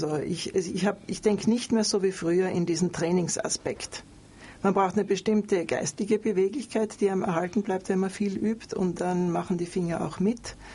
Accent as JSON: {"language": "German", "town": "Graz", "region": "Styria", "country": "Austria", "tie": "born or raised there", "said": "Die Steiermark ist meine Heimat. Ich bin in Graz geboren"}